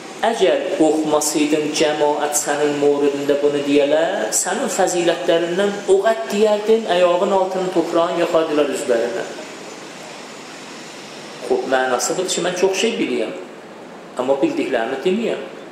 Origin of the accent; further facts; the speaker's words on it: Tabriz, East Azerbaijan, Iran; dedi, sən haralısan, dedim Təbrizliyəm.